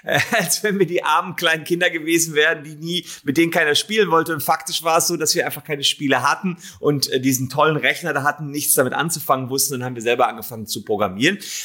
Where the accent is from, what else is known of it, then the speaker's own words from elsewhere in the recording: Gevelsberg, North Rhine-Westphalia, Germany; da bin ich groß geworden in Gevelsberg, das ist da bei Ennepetal, Wuppertal, Hagen, im Ruhrgebiet mehr oder weniger.